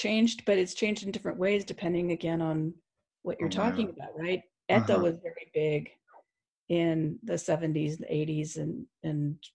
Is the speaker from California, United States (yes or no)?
yes; California, United States; So I see myself, even though I live in Oklahoma, I see myself fundamentally as a Californian.